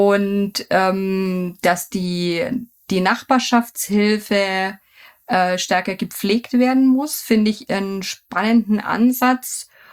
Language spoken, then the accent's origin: German; Bayreuth, Bavaria, Germany; born there; ich darf jetzt als gebürtige Bayreutherin und weiterhin